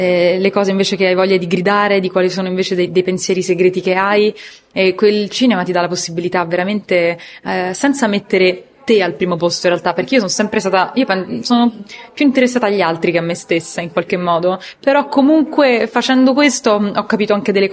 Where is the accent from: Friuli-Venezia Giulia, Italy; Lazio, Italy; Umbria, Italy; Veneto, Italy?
Lazio, Italy; Rome; io sono romana, quindi chiaramente conosco quella versione delle ragazze romana